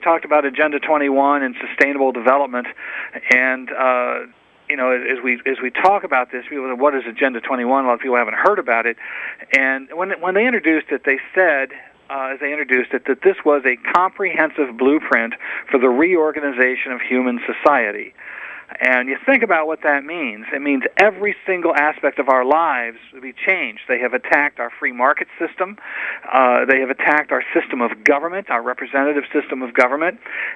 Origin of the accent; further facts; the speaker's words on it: Newark, Ohio, United States; Really? I'm from Newark, Ohio.